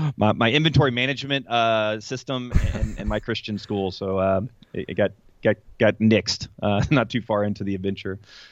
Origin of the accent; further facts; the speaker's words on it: Atlanta, Georgia, United States; But I grew up around Atlanta, Atlanta, Georgia area, and I grew up in a bit of an entrepreneurial family.